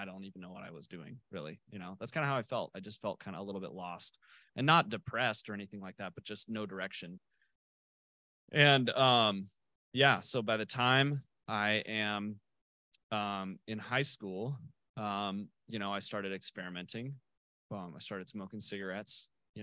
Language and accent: English; Danville, United States; I grew up in Danville, and I had every opportunity that every opportunity in my life, I truly did.